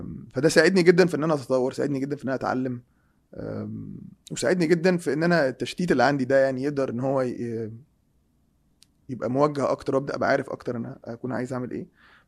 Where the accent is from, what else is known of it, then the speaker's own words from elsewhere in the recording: Egypt; نسبيا بالنسبه احنا عندنا في مصر ساعات بيسموها حاجات اوحش